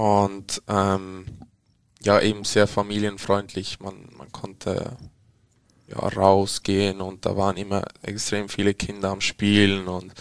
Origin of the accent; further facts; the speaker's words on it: Zurich, Switzerland; born there; ich bin in Zürich geboren.